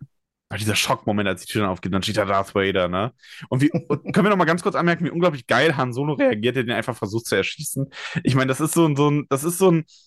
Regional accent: Solingen, North Rhine-Westphalia, Germany; now in Bavaria, Germany; In Solingen, ist in der Nähe von Düsseldorf und Köln, Wuppertal, da die Ecke. Und wohne inzwischen aber in Bayern.

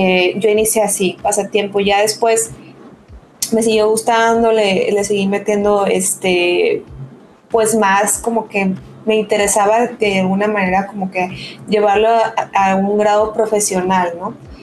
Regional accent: Chihuahua, Mexico; now in Monterrey, Mexico; vivo en Monterrey, pero yo soy de Chihuahua, entonces en Chihuahua era como que, pues así como que una convención

